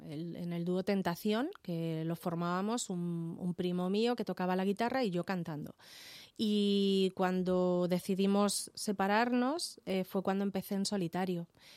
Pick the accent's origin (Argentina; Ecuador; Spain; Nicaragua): Spain; Herencia, Castilla-La Mancha; now in Madrid, Spain; yo soy de Herencia, un pueblecito de Ciudad Real. Y cuando decido venirme a Madrid